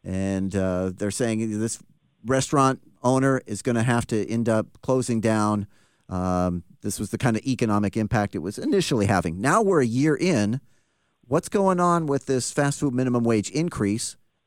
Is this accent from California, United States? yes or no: no; Tacoma, Washington, United States; He lives not too far from where I grew up in Tacoma.